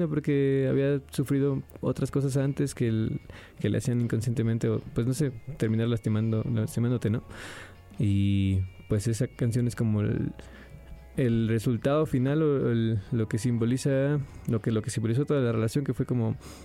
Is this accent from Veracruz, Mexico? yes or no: yes; Veracruz, Mexico; Pues yo de chico viví en Veracruz